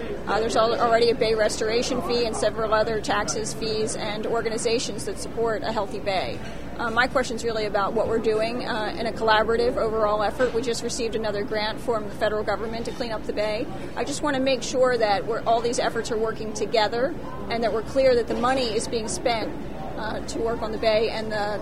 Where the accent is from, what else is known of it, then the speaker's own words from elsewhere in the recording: Baltimore, Maryland, United States; I grew up in Baltimore City.